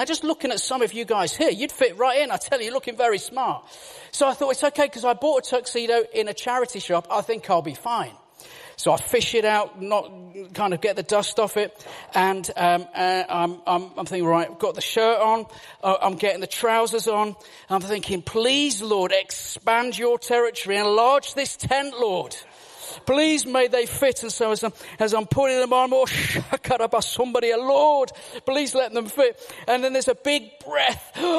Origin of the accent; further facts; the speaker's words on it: West Midlands, United Kingdom; Now, I am from Warsaw in the West Midlands.